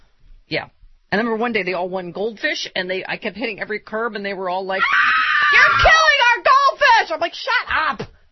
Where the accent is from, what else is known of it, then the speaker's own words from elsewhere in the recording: New York, United States; I grew up in New York, and so I was already legal.